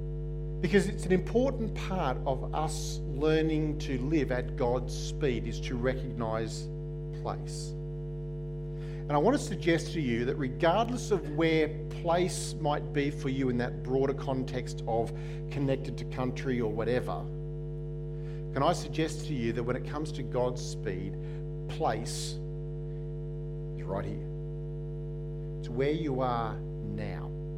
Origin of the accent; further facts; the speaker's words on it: Queensland, Australia; I'm a Queenslander. That's probably as close as it gets. If I need to narrow it down, I've spent more of my life living on the Darling Downs than I have anywhere else.